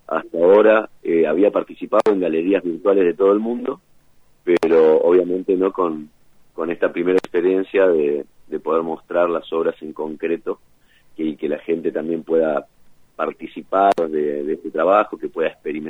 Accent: Campana, Buenos Aires Province, Argentina; born there; also born or lived in Quequén; now in Villa La Angostura, Argentina; Soy más angosturense que de cualquier otro lado. Soy nacido en Campana, uh-huh. He estado en Quequén, sureste de la provincia de Buenos Aires, y desde hace, bueno, como te decía otra vez, 17 años estoy acá en la ciudad de Villa La Angostura.

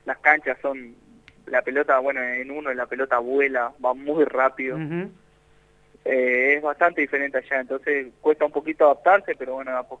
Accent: Salto, Uruguay; Yo soy de Salto.

